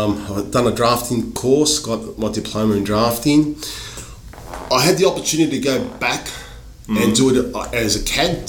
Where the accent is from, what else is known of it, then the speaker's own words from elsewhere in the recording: Enmore, New South Wales, Australia; I was born in Marrickville Hospital in Marrickville, but we lived in Enmore in the early 70s. And we stayed there for about 6-7 years, roughly, through the late 70s. Then we moved into Erwood, which is a couple suburbs away.